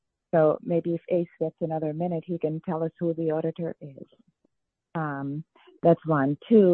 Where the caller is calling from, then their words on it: New York, United States; I'm calling from New York.